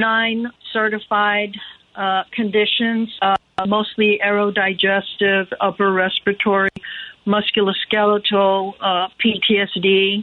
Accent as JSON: {"language": "English", "region": "Florida", "country": "United States", "tie": "born or raised there", "also_born_or_lived": "New York", "said": "I'm down in Florida now, in my hometown, and had to basically transfer into the National Responder Program."}